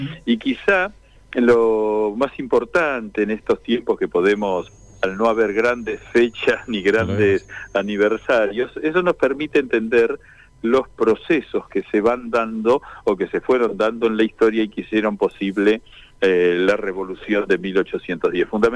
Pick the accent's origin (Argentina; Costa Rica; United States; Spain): Argentina